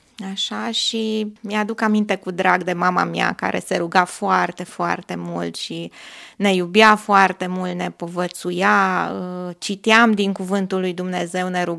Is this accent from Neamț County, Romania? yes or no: no; Arad, Arad County, Romania; born there; Da, m-am născut în Arad, într-o familie de credincioși, am mers de mică la biserică